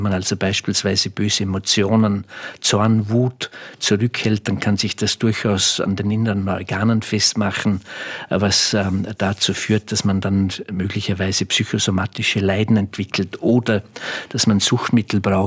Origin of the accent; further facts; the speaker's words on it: Vorarlberg, Austria; Ich bin mit meiner Heimat sehr eng verbunden und wie alle Vorarlberger sage ich zunächst einmal